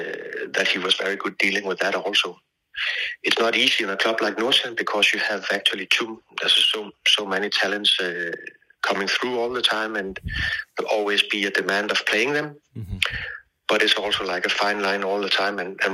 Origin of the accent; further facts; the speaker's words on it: Odense, Southern Denmark, Denmark; staying many years for my hometown club